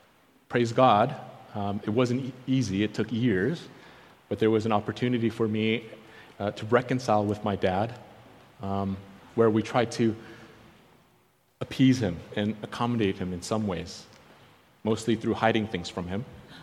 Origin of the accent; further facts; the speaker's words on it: South Korea; I'm Korean, I was born in Korea.